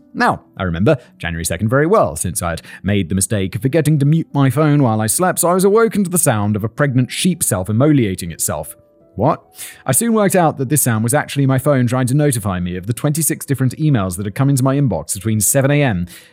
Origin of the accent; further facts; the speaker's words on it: United Kingdom; As both a Brit and lawyer